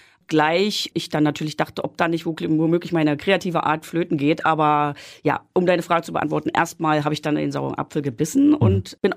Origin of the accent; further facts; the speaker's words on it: Berlin, Germany; Genau, also ich bin in Pankow geboren, also eigentlich Berlin-Buch, aber das gehört ja zu Pankow. Und bin aufgewachsen in Pankow, Niederschönhausen.